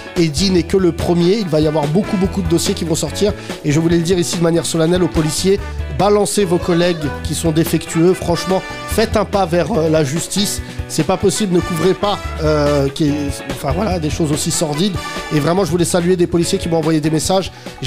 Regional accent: Tunisia; Nous sommes des Tunisiens. Nous sommes des Tunisiens, c'est pas des extraterrestres.

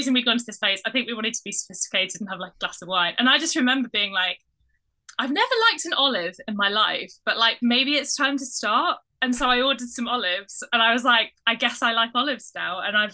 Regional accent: North East England, United Kingdom; moved away as an adult; now in London, United Kingdom; so I grew up in the Northeast, and like Middlesbrough was my kind of nearest big town, I guess, but I was a bit further out.

